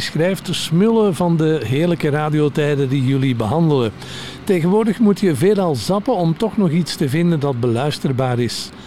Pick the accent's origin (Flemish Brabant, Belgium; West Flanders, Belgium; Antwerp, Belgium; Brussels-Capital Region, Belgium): Antwerp, Belgium; En ik kom zelf van Antwerpen.